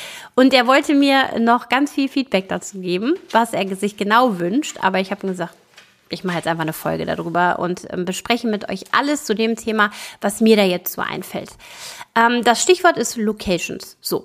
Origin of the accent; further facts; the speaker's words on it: Solingen, North Rhine-Westphalia, Germany; ich komme ja aus Solingen bei Düsseldorf-Köln